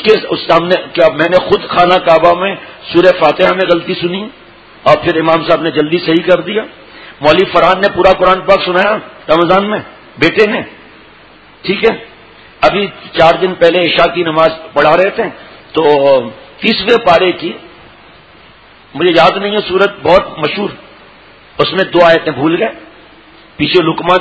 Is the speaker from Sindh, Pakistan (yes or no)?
yes; Karachi, Sindh, Pakistan; ہم تو کراچی میں پیدا ہوا تو پڑھا بھی کراچی میں